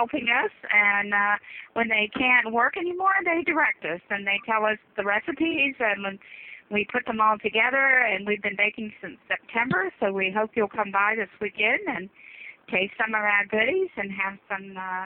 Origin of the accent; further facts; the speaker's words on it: Norfolk, Virginia, United States; my father actually was from overseas, and I was a Greek American born. So okay. I was born and raised here in Norfolk area.